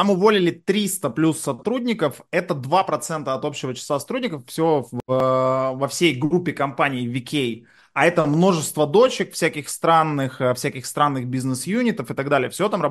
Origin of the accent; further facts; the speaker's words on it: Yekaterinburg, Sverdlovsk Oblast, Russia; Я родился на Уралмаше, а рос на Синих Камнях.